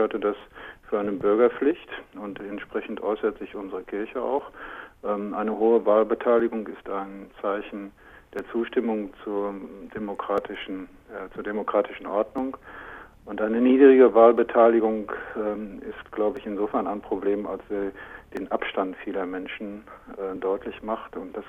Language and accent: German; East Germany, Germany; Und vielleicht ist das im Westen noch etwas beunruhigender als bei uns im Osten.